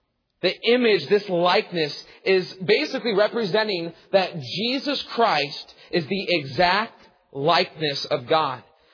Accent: Michigan, United States; I'm thinking specifically, because I'm from Michigan, of the mascot of the Ohio State Buckeyes.

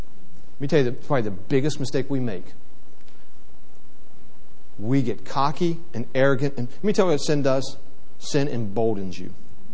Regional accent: West Virginia, United States; when I was a kid, people took guns to school all the time. I'm from West Virginia. There were guns in cars.

